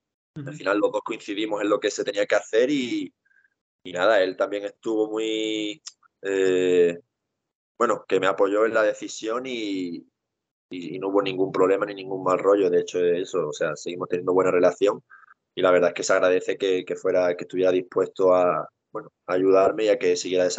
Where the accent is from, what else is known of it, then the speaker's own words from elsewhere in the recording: Málaga, Andalusia, Spain; como malagueño al final siempre lo sientes un poco más